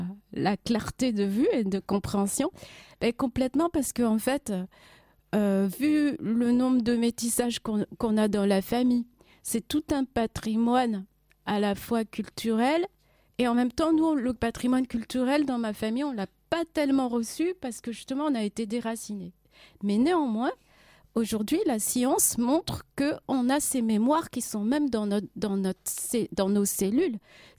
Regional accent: Paris, Île-de-France, France; born there; je suis née à Paris, dans le 12e. Comme on entend, je pense à ma voix, j'ai vraiment grandi ici. Je suis une afro-descendante de la diaspora.

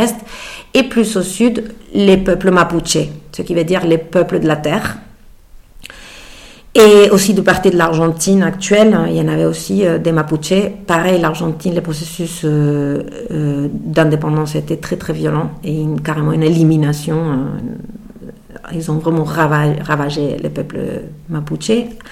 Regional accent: Chile; Donc, oui … Je suis originaire du Chili

